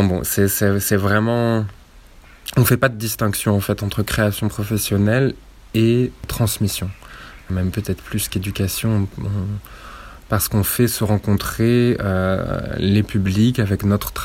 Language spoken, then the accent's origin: French; Touzac, Occitanie, France; Et moi, je suis né à la Source Bleue à Touzac, dans la maison. Et j'ai grandi ici, j'ai fait la majorité de ma scolarité ici.